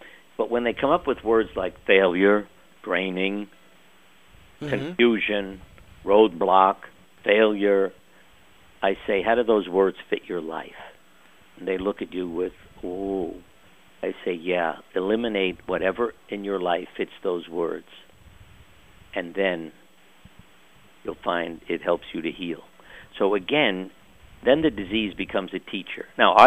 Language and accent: English; New York, United States; I grew up in New York, where the little street we were on was like a family.